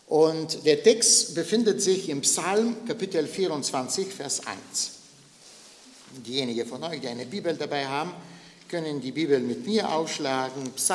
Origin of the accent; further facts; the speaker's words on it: Bulgaria; Es gab ein Sprichwort bei uns in Bulgarien, nämlich das, was mir gehört, gehört mir, das, was dir gehört, gehört uns allen.